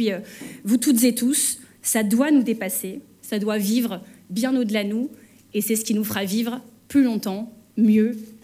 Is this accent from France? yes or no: yes; Hénin-Beaumont, Hauts-de-France, France; Je suis originaire d'Hénin-Beaumont, où je vis depuis 37 ans, où je suis élue.